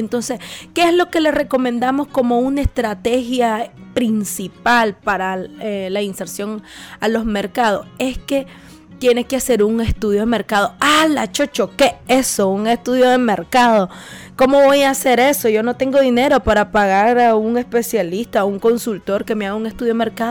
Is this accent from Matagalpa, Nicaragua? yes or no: yes; Matagalpa, Nicaragua; soy del departamento de Jinotega, soy del departamento de Matagalpa.